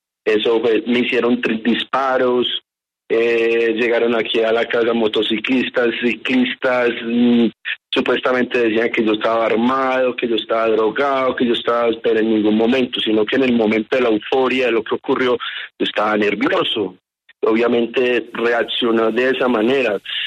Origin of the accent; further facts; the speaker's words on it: Antioquia, Colombia; Yo soy un paisa comerciante que llevo el negocio en la sangre